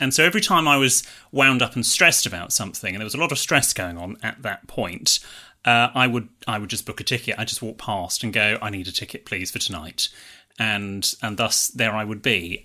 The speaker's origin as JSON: {"language": "English", "town": "Bristol", "region": "South West England", "country": "United Kingdom", "tie": "born or raised there", "said": "I grew up in Bristol"}